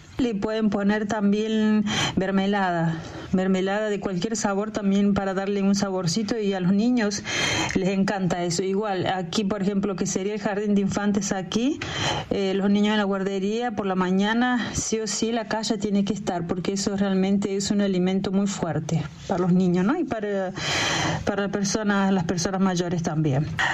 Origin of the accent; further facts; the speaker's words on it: Argentina; moved away as an adult; now in Russia; como buena argentina, bueno, yo me inclino más para el mate, a pesar de que hace casi 15 años que estoy acá en Rusia, el mate no lo dejo.